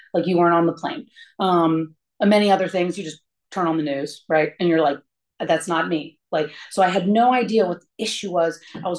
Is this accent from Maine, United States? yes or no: no; Cheverly, Maryland, United States; I grew up in Cheverly, Maryland. That's in Hyattsville, like right outside DC, I think on the east side, and had a nice little family, had one brother.